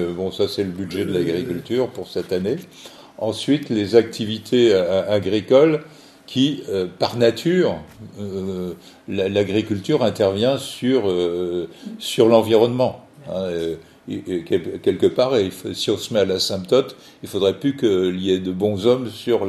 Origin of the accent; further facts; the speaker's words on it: Châlons-en-Champagne, Grand Est, France; Moi, je suis originaire de Châlons-en-Champagne, et dans la Marne, on avait retiré toutes les haies